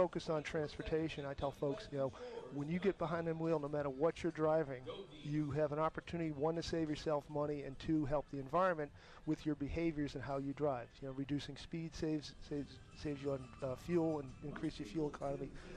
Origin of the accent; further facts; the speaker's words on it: Boston, Massachusetts, United States; now in North Carolina, United States; I grew up in the Boston area